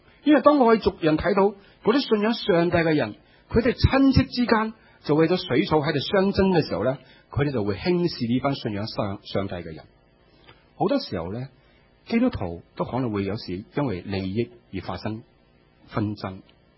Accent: China; 我们中国人自古呢就很崇尚这种的美德

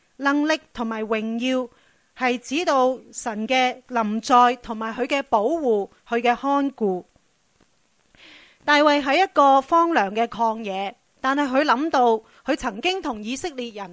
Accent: China; 同埋我哋都係中国人啦，我哋又唔係特别高啦

